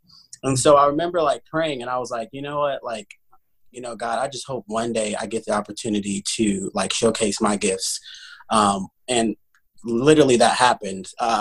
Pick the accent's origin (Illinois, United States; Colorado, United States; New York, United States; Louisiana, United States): Illinois, United States; Peoria; I just started doing community theater all around my town. I'm from Peoria, Illinois.